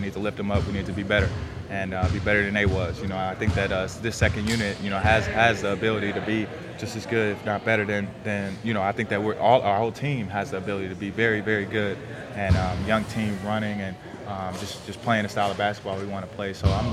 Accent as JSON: {"language": "English", "region": "Indiana", "country": "United States", "tie": "born or raised there", "said": "It's an honor, you know, especially to be growing up in Indiana, being an Indiana kid, you know, and kind of being a face that, like you said, that people do know here in the state of Indiana"}